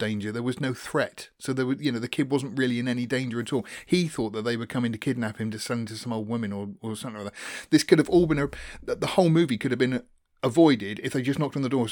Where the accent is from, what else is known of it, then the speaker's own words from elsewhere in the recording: England, United Kingdom; You know, I'm English, and I'm okay, right?